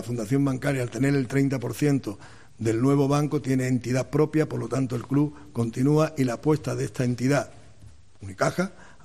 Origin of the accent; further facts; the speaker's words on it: Málaga, Andalusia, Spain; lo digo de verdad, como comprenderéis, yo soy de Málaga.